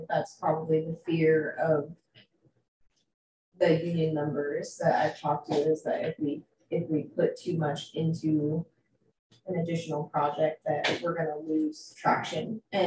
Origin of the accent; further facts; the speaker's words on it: West Valley, Oregon, United States; And I came from West Valley